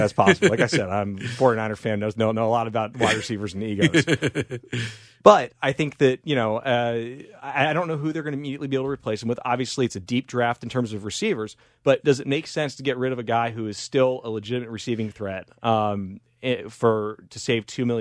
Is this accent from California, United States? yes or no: yes; San Francisco, California, United States; I'm a 49ers fan. I'm from San Francisco.